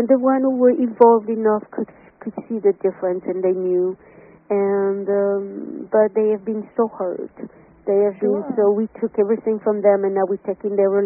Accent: Corsica, France; I remember my grandmother and the way I was brought up in Corsica when I was very, very young.

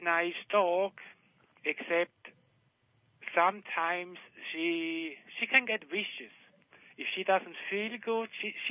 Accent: Minnesota, United States; from Minnesota.

